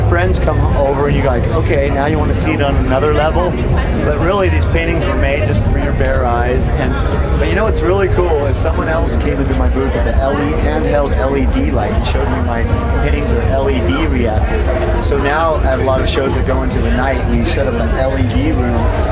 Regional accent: Santa Cruz, California, United States; I'm from Santa Cruz, California

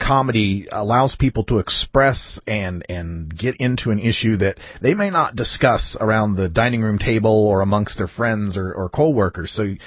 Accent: Idaho, United States; now in Portland, United States; I'm originally from Idaho, a pretty, conservative area of the country

